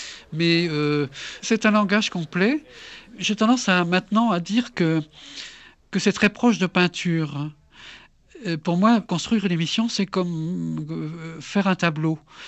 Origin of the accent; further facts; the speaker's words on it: Île-Grande, Brittany, France; Je suis breton de l'île Grande, dans les Côtes d'Armor.